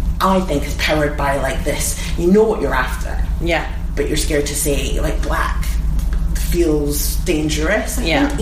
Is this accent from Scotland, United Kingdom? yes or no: yes; Edinburgh, Scotland, United Kingdom; Edinburgh, Scotland.